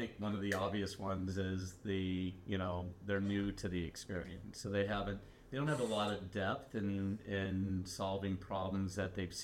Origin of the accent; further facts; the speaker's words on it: Pittsburgh, Pennsylvania, United States; So I grew up in Pittsburgh